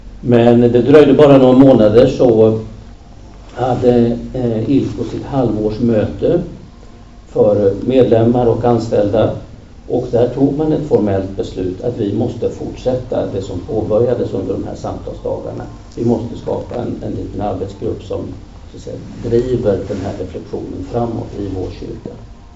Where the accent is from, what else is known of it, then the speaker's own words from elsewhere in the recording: Sweden; För oss som svenskar och som ändå var helt annorlunda och liksom out of the blue var det inte så märkvärdigt.